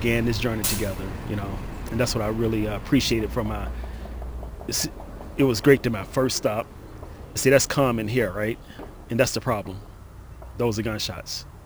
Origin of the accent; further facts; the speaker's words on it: Memphis, Tennessee, United States; And then growing up in Memphis, what I saw was a lot of youth who did not make it past their formative years, past their teenage years.